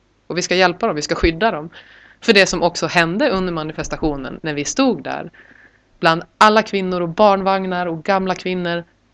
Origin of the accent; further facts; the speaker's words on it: Sweden; Ja, och nu var jag är svensk och i den här situationen, i och med att Chile har sett ut som det gör